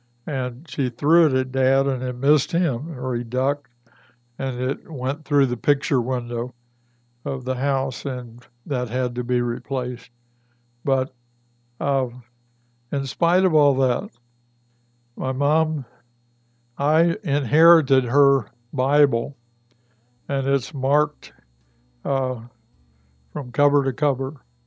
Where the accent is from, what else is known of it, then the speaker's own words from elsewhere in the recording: Ironton, Ohio, United States; born there; also born or lived in Richlands, Virginia; I was born in Ironton, Ohio.